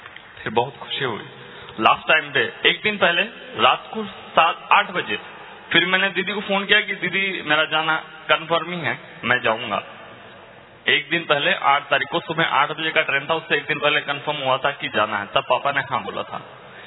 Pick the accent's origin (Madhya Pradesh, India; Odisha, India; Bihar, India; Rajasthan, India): Rajasthan, India; Kishangarh; और मैं यही राजस्थान से बिलोंग करता हूँ. अजमेर डिस्ट्रिक्ट किशनगढ़ सिटी से आया हूँ.